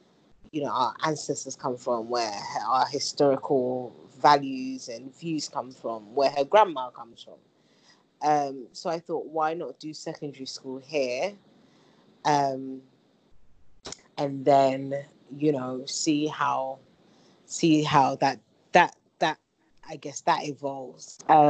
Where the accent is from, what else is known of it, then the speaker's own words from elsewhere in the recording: London, United Kingdom; now in Accra, Ghana; I relocated from London, the UK, to Ghana, and currently live in Accra, in a nutshell.